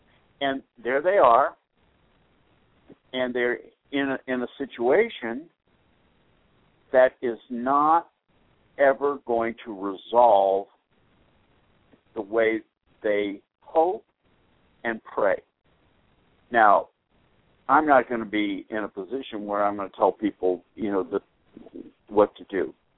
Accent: Boston, Massachusetts, United States; And if it really stayed this cool, it wouldn't bother me. Not growing up in Boston the way I have.

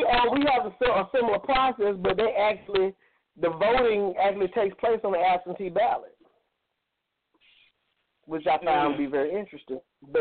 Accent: Georgia, United States; I'm from Georgia. I'm just interested.

